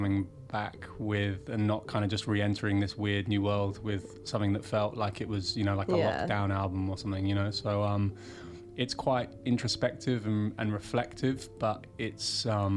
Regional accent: London, United Kingdom; living and growing up in London, everything is so fast-paced.

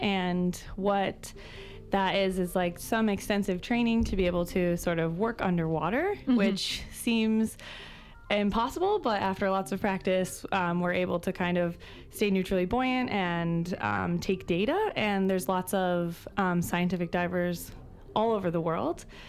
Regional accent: Connecticut, United States; So for me, I'm from the States. So I'm from Connecticut. It's near New York. And so I spent a lot of time kind of on the shore as a kid.

